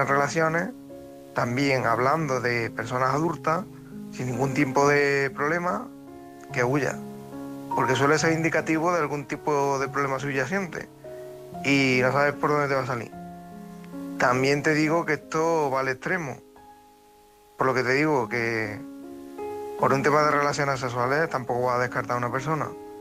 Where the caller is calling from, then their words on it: Córdoba, Andalusia, Spain; corresponsal de Córdoba.